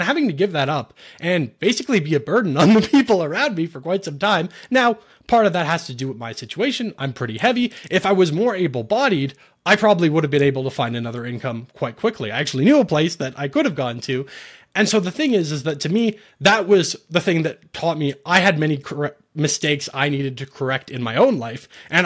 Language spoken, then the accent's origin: English; Canada; Because as a Canadian, so much of stuff is, like, directly related to government